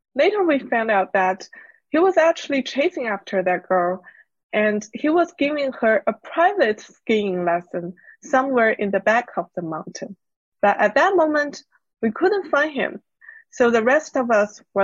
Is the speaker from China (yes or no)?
yes; China; English is a second language; moved away as an adult; now in California, United States; I'm a software engineer in California. I was born and raised in China, and then I moved to US for my graduate study and stay here for work after graduation.